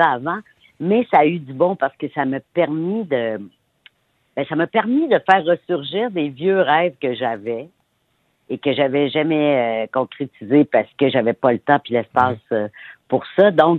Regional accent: Petite-Rivière-Saint-François, Quebec, Canada; j'ai été partagée cet été entre Montréal et Charlevoix, parce que moi, je suis native de Petite-Rivière-Saint-François.

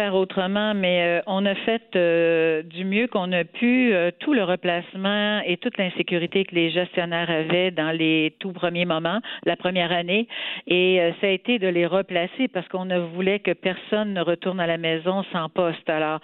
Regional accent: Montreal, Quebec, Canada; Comme vous le savez, je suis montréalaise, mais j'ai fait mes 15 dernières années en Estrie.

